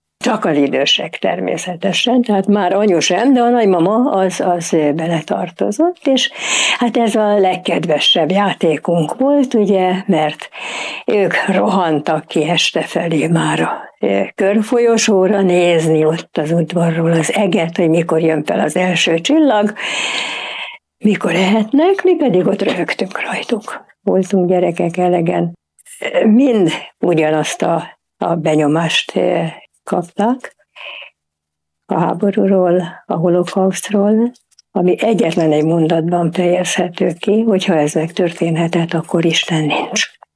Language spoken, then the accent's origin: Hungarian; Budapest, Hungary; Budapesten születtem, és mint egy holokauszt túlélő család, hogy így mondjam, második generációs tagja, Budapesten, a belvárosban, 7. kerületben laktam egy olyan házban, ami annak idején csillagos ház volt.